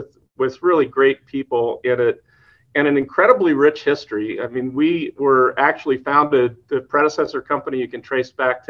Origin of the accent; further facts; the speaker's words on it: Toronto, Ontario, Canada; moved away as an adult; also born or lived in Western US; now in United States; I was born here in the Western U.S., but I actually grew up outside of Toronto, Ontario, Canada. came back to do college in the U.S. and joined the Navy after that.